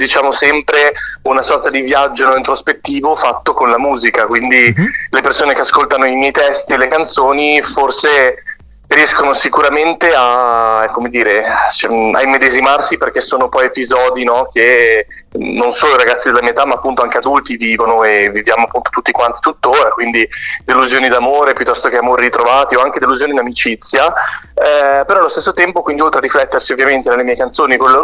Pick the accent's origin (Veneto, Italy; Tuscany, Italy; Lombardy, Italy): Lombardy, Italy; Milan; partiremo con queste date da Milano, che è la mia città natale, no?